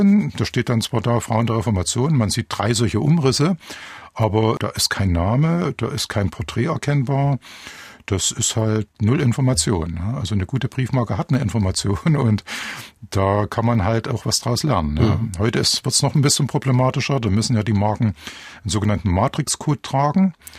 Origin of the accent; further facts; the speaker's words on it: Marienberg, Saxony, Germany; Ich bin ja im Erzgebirge aufgewachsen, in Marienberg. Es war immerhin eine Kreisstadt.